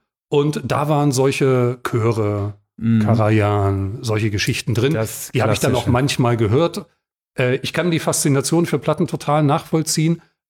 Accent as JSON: {"language": "German", "town": "Dessau", "region": "Saxony-Anhalt", "country": "Germany", "tie": "born or raised there", "said": "ich bin in Dessau geboren, im Osten groß geworden."}